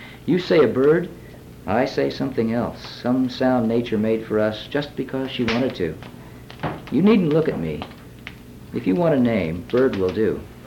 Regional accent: Illinois, United States; because we came from Southern Illinois, but every Christmas and summer was back to the farm in Southern Illinois.

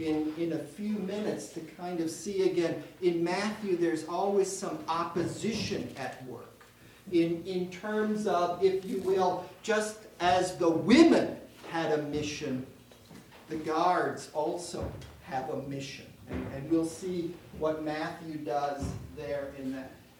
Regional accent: Saskatoon, Saskatchewan, Canada; I'm from Saskatoon, Saskatchewan, and I teach at St. Thomas More College, which is one of the colleges at the University of Saskatchewan

